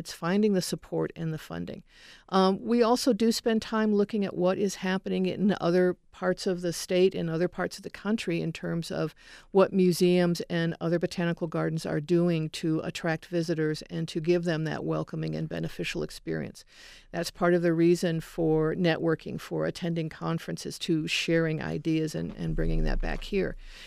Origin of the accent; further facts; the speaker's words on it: Chicago, Illinois, United States; Amazingly, I grew up in Chicago. I remember the Shedd Aquarium as a child.